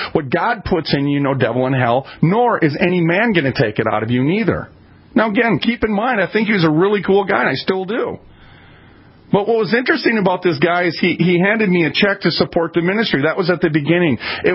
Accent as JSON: {"language": "English", "town": "Minneapolis", "region": "Minnesota", "country": "United States", "said": "I'm from North Minneapolis. I was a welfare kid, okay?"}